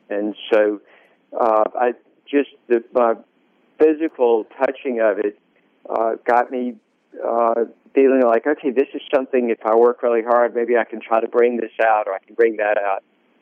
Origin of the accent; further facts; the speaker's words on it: Greenville, United States; born there; I was born in Greenville, so.